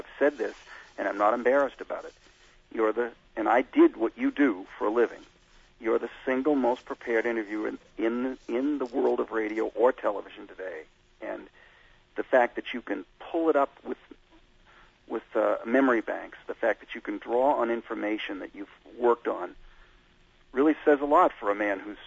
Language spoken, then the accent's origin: English; Ireland; Well, I'm Irish, for God's sake.